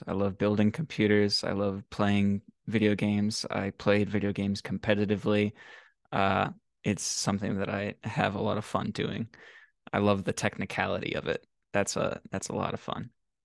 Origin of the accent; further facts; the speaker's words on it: Colorado, United States; also born or lived in Virginia; So I love Virginia, but my home state of Colorado is also beautiful.